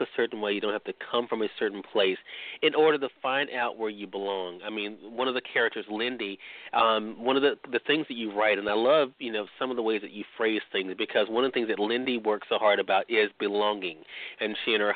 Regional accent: Mississippi, United States; Those joining us on the radio dial in my home state of Mississippi at WYAD 94.1 FM, we're glad you could be with us

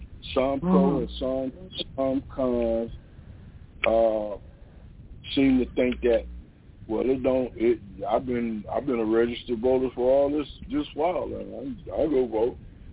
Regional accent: Georgia, United States; that everything was going to come down to Georgia, my home state, you know?

